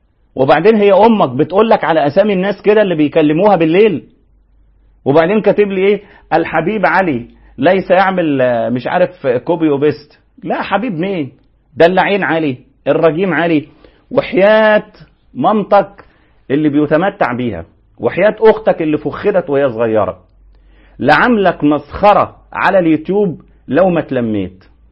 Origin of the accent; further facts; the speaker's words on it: Egypt; حمودة ده اسم في مصر في منتهى الروعة، اسماء عائلات عندنا في مصر اسماء عائلات حمودة.